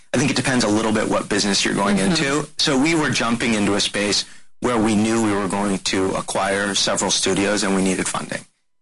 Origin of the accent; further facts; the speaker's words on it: United States; Which is crazy to me as an American, where we watch a lot of television